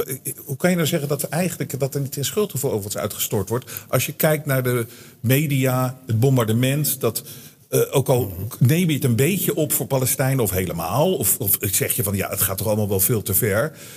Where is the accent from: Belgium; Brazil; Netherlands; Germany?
Netherlands; Omdat wij als Nederlanders zijn binnengevallen.